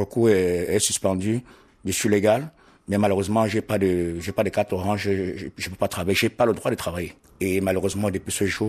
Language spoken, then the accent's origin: French; Cameroon; moved away as an adult; now in Belgium; J'ai quitté le Cameroun déjà parce que j'ai été persécuté au Cameroun. J'ai fait la prison en 2013.